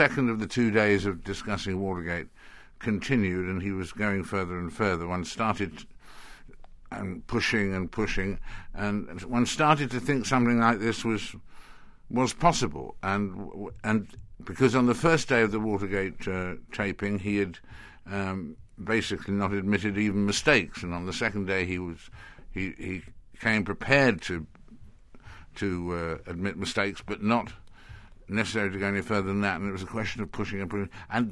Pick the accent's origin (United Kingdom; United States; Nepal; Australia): United Kingdom; which as a Brit was an honour